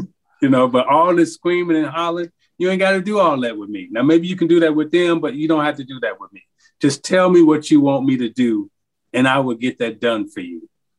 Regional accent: Chicago, Illinois, United States; And I'm from Chicago, right? So I'm thinking, like, he giving me a compliment.

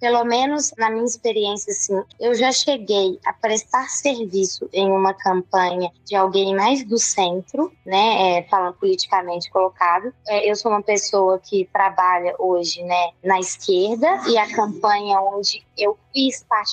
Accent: Belo Horizonte, Minas Gerais, Brazil; Pô, eu sou da Vila Semig, o outro é do Morro das Pedras

